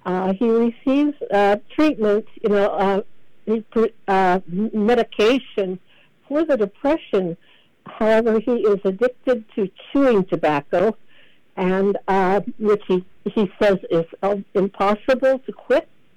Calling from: Alaska, United States; Yes, I'm calling from Southeast Alaska.

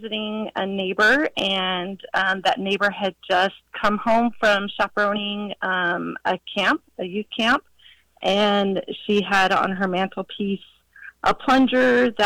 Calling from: Tucson, Arizona, United States; I'm calling from Tucson, Arizona.

